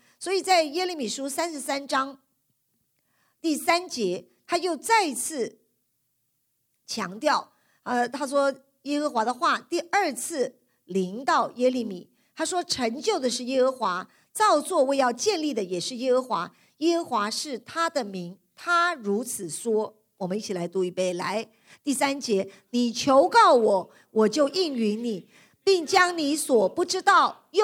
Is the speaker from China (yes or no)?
no; Taiwan; 那么因为我从台湾来，所以我看到那些报道啊